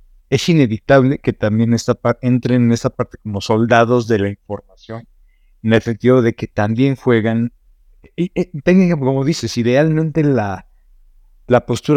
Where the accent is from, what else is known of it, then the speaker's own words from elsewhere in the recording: Mexico; obviamente con la que nosotros como mexicanos podemos también como...